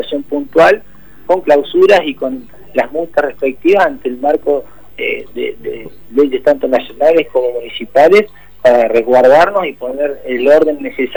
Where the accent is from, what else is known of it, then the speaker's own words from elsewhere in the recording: Argentina; Viste cómo somos los argentinos